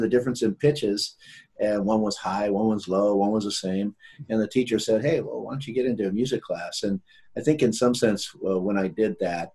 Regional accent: Long Beach, California, United States; I'm born and bred in Long Beach, California.

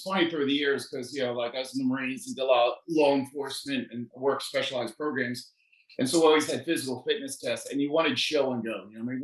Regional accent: New Jersey, United States; I went to high school and I grew up in New Jersey and it was a middle class area

